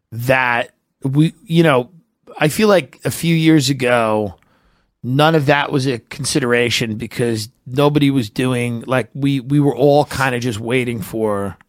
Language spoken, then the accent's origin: English; Long Island, New York, United States; Because I'm from Long Island.